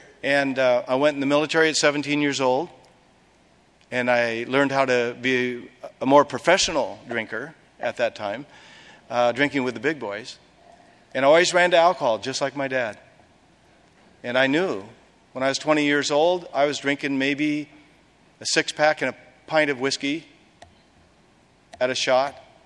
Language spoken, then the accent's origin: English; Oregon, United States; and I'm from Oregon, not from California, so I only know about two or three people.